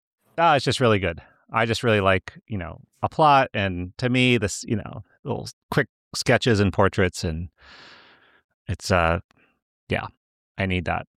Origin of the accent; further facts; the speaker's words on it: United States; I'll just say one interesting thing as an American with what's happening.